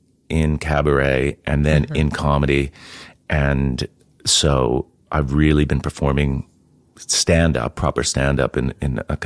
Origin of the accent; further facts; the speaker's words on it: Mountain Top, Pennsylvania, United States; also born or lived in New Jersey; now in United Kingdom; I'm American, and I grew up in America. I was born in New Jersey, of all places, and mostly kind of grew up in Pennsylvania.